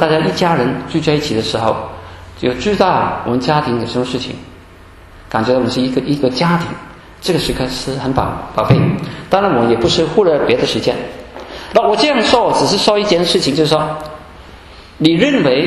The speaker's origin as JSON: {"language": "Chinese", "country": "Hong Kong", "said": "我来自香港，我们香港的教会呢，就其他都差不多"}